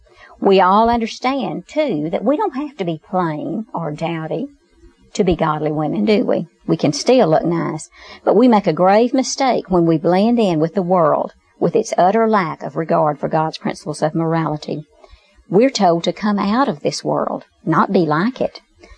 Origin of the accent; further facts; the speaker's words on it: Fort Worth, Texas, United States; I grew up in Fort Worth and graduated from Poly High School. And this was in the late 50s.